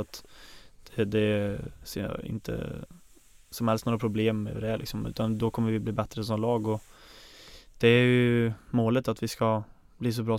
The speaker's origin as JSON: {"language": "Swedish", "town": "Ulvåker", "region": "Västra Götaland County", "country": "Sweden", "tie": "born or raised there", "said": "Så att Ulvåker är ett samhälle på 3000 och jag är uppväxt utanför det. Så att det är långt in i ingenstans, kan man säga."}